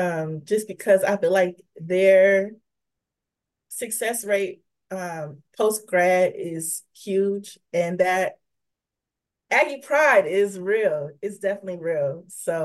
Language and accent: English; South Carolina, United States; For me personally, I'm from South Carolina, so.